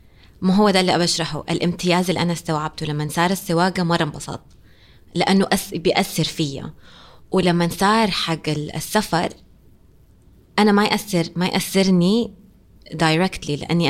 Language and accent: Arabic; Saudi Arabia; أنه لما أنا كبنت سعودية أطلع وأقول طب عادي